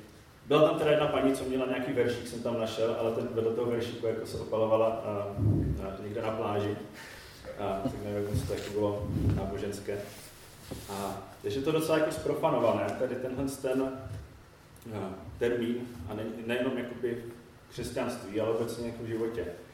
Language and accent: Czech; Olomouc, Olomouc Region, Czechia; jsem teda dancím z Olomouce.